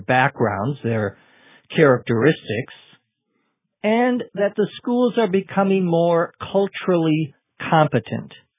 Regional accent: Minnesota, United States; So I might also say I'm from Minnesota. That's my place of origin.

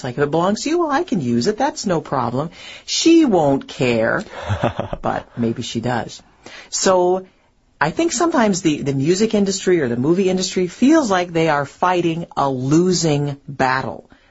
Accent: Bozeman, Montana, United States; I can think, for example, in the newspaper in my hometown in Bozeman, Montana

